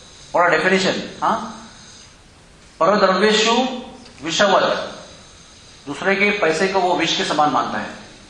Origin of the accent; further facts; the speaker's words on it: South India, India; मैं तो south Indian हूं